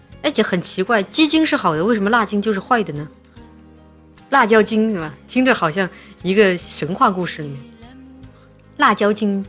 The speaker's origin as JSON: {"language": "Chinese", "region": "Chongqing", "country": "China", "said": "作为一个重庆人我很能吃辣"}